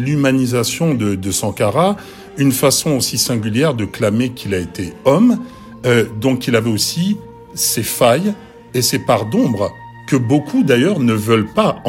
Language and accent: French; Burkina Faso; aujourd'hui nous sommes au Faso, nous sommes Burkinabé